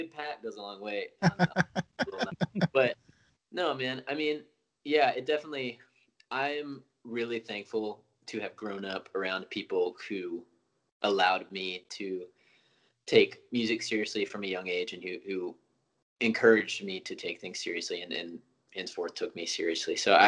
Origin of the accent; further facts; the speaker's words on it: Knoxville, Tennessee, United States; now in Nashville, United States; I am from Knoxville, born and raised, but I made the trip out to Nashville. So I'm about 2.5 hours out from